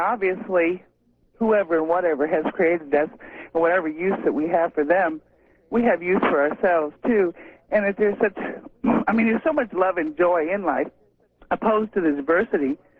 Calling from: Moscow Mills, Missouri, United States; from Moscow Mills.

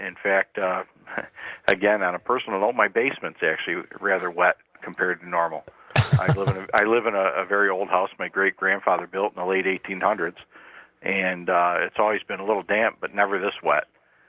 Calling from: Rochester, New York, United States; calling from Wham Country up in Rochester, New York.

